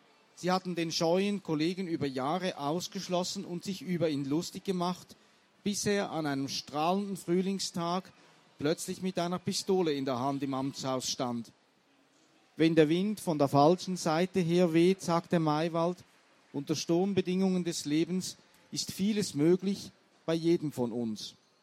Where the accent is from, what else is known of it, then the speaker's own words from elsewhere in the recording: Switzerland; wobei man als Schweizer nie ganz sicher ist, ob das vielleicht damit zu tun hat, dass die Leute einfach finden, ja, das ist so ein bisschen drollige Verzierung, die mit diesem Dialekt, ja.